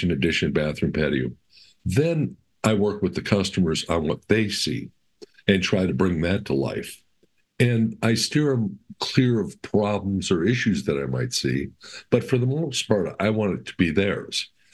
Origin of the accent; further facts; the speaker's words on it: Wisconsin, United States; I'm from Wisconsin, and I kind of feel blessed that I got launched into the New Mexico area